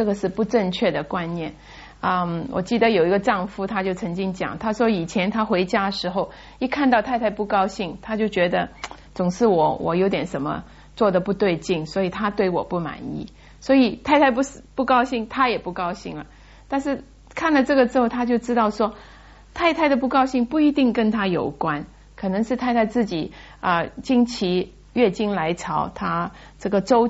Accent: China; 我们中国人

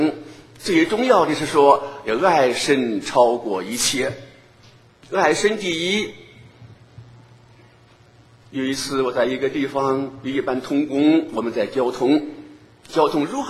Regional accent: China; 我是中国人，我要为中国同胞付上代价

